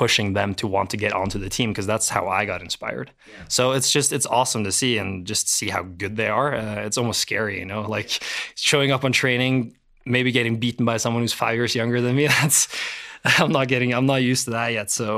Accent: United States; born there; also born or lived in Norway; being born in the US, I think I lived there for like 3 years, so I don't remember much of it

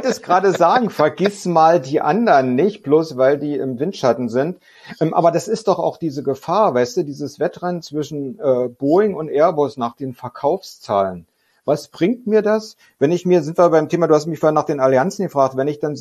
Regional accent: East Germany, Germany; Ich bin im Osten groß geworden. Ich habe lange in dem Bereich gearbeitet, in der Verwaltung bei Interflug, wo die Werft war

